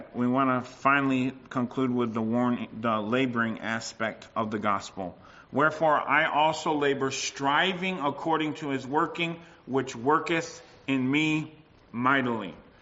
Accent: United States; You know, World War II, since I'm American, started in 1941.

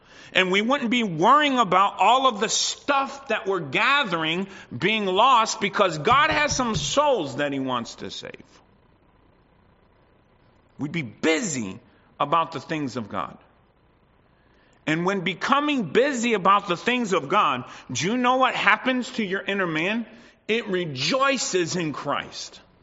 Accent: Canada; Talking to myself because I'm a Canadian too.

